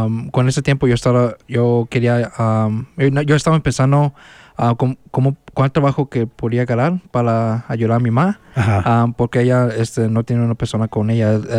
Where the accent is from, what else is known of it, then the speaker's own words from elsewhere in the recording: Utah, United States; como aquí crecí en Utah, todo el tiempo... Que yo estaba viviendo aquí en Estados Unidos, era en Utah